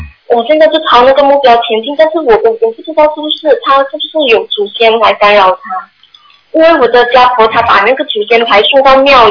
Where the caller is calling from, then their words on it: Singapore; 我是从新加坡打来的。